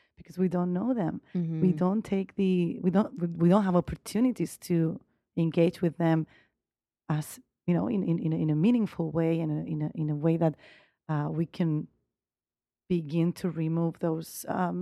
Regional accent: Balearic Islands, Spain; On an island in Mallorca in Spain.

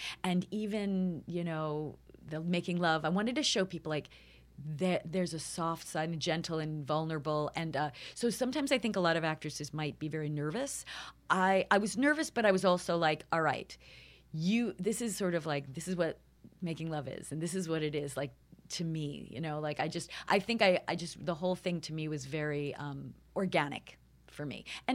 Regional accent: New York, United States; I'm from New York, and there's a certain sort of cutting to the chase

